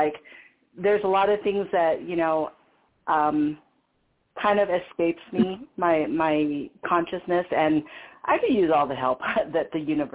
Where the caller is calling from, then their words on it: Anaheim, California, United States; Hi, this is … again from Anaheim.